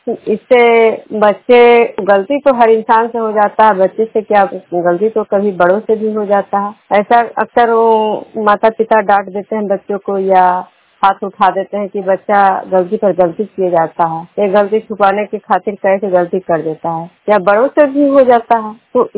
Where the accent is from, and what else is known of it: Vishnupur, Bihar, India